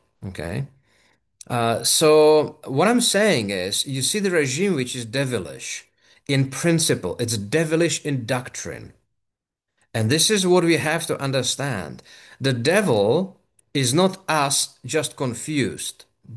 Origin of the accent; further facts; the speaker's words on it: Czechia; And even though I'm from the Czech Republic, we consider ourselves for many decades as a Western society.